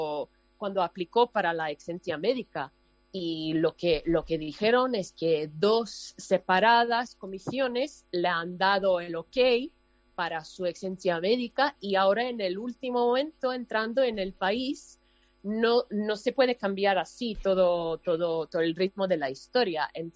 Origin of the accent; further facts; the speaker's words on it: Serbia; now in Madrid, Spain; vivo en Madrid hace unos años, pero sí, soy de Serbia